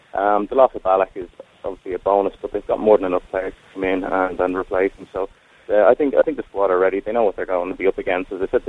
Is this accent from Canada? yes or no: no; Perth, Western Australia, Australia; moved away; I was born in Perth originally to Irish parents, and I grew up there, and I've since moved back out. So, dual citizen.